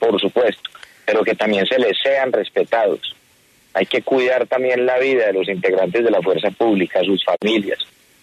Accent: Colombia; aquí todos somos colombianos

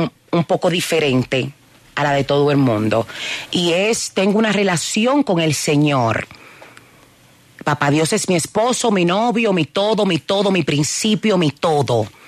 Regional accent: New York, United States; Mis hermanos, yo me crié en Nueva York.

